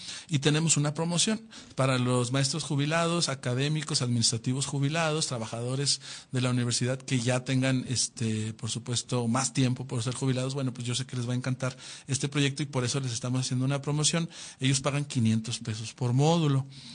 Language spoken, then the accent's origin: Spanish; Durango, Mexico; hasta nosotros mismos que somos de Durango